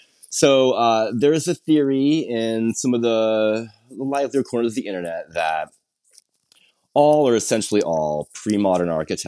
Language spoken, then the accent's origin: English; Iowa, United States; As I grew up in Iowa. I went to the Iowa State Fair